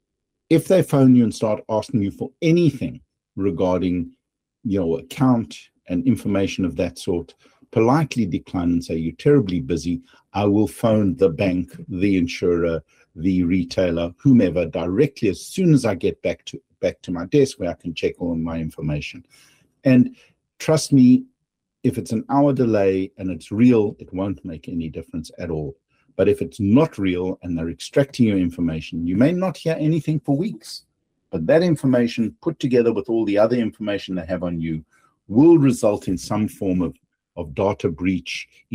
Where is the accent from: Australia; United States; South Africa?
South Africa; accent: South African English; Maybe I'm not South African English enough for it.